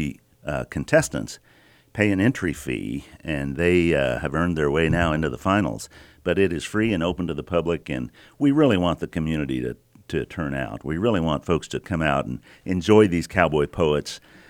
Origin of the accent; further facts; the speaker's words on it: Manhattan, Kansas, United States; I grew up on the Lazy T Ranch near Manhattan my later years and went to K-State. And so, you know, I was always a cowboy at heart, a farm boy, an FFA-er, 4-H-er.